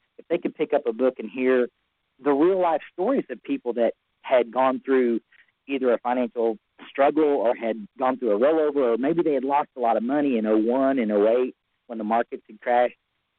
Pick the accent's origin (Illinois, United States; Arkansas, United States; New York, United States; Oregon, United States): Arkansas, United States; now in Missouri, United States; if you can't tell from the dialect of my voice, I'm from Arkansas, even though I live in Missouri.